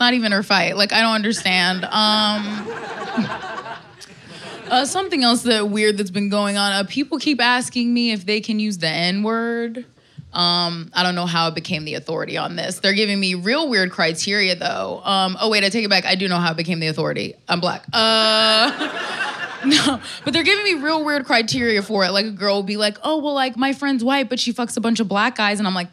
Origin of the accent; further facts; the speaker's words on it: Florida, United States; And I'm from Florida, so we were doing this thing where you will put on the Weather Channel and open a bottle of wine and see how close a hurricane gets to your house.